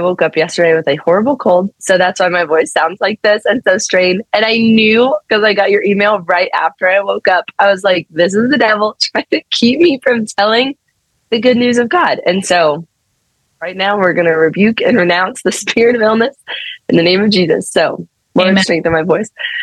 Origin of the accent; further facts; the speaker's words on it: Missouri, United States; I'm just in adoration in our small parish in Missouri, in my hometown, because that's where I'd ended up that year after college.